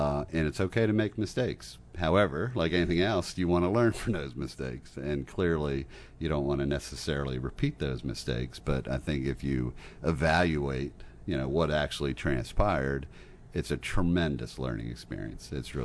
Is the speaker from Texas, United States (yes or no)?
no; Silver Spring, Maryland, United States; But I did grow up here locally. I'm born and raised in Silver Spring.